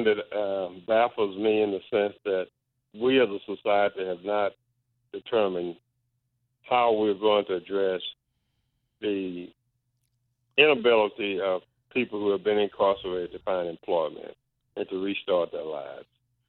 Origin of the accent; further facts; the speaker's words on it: Texas, United States; It's still utilized in a number of states, including my home state of Texas.